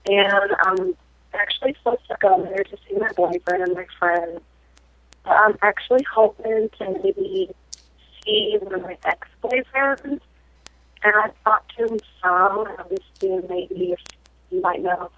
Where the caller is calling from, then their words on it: Ann Arbor, Michigan, United States; No, I'm calling from Ann Arbor, Michigan.